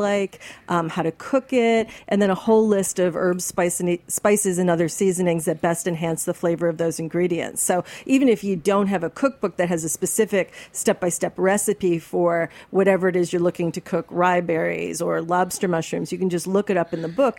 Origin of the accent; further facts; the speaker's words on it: Midwest, United States; I'm from the Midwest. I've been eating meat three times a day all my life.